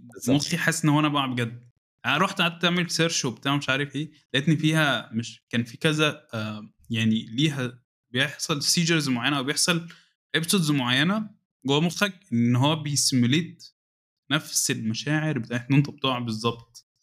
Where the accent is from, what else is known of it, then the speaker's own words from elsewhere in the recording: Egypt; معلش بقى يعني النت ما بيهنجش عندنا في مصر